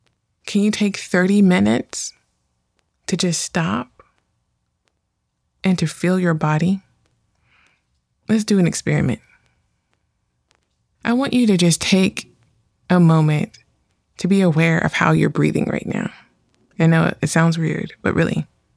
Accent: California, United States; I'm from California, I've told you that.

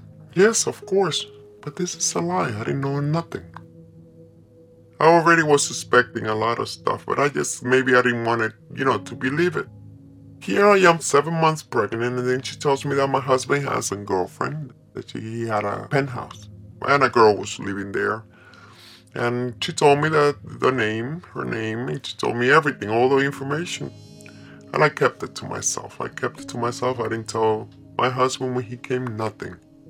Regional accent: Bogotá, Colombia; from Colombia.

